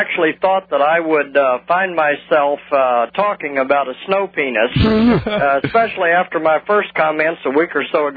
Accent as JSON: {"language": "English", "town": "New Orleans", "region": "Louisiana", "country": "United States", "said": "And I'm originally from New Orleans, so obviously we didn't get any snow"}